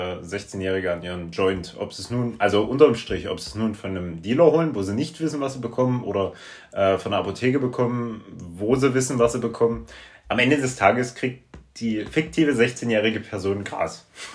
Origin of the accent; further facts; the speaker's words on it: Halle, Saxony-Anhalt, Germany; Okay, wir kommen aus Halle.